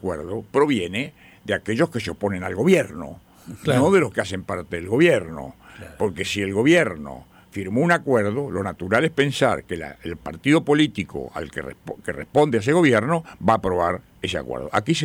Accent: Uruguay; a mí me preocupa como uruguayo

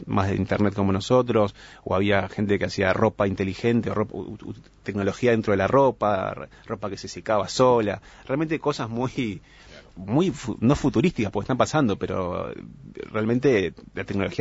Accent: Uruguay; nos invitaron a nosotros como uruguayos

